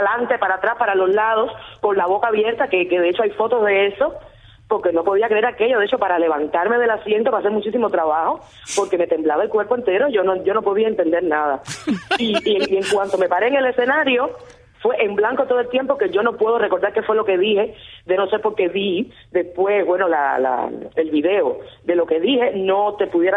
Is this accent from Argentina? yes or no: no; Sancti Spíritus, Cuba; now in Havana, Cuba; en estos momentos vivo en La Habana, pero no soy de La Habana, soy de Santi Espíritu.